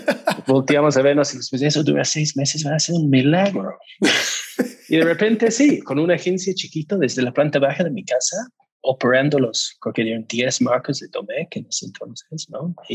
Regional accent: England, United Kingdom; Spanish is a second language; now in Mexico; soy inglés. Llevo 20 años viviendo en México. Esposa mexicana, niñas mexicanas.

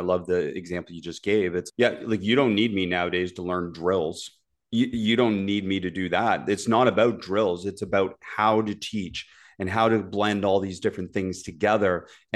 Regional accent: Toronto, Ontario, Canada; I'm a Jays fan. I grew up in Toronto.

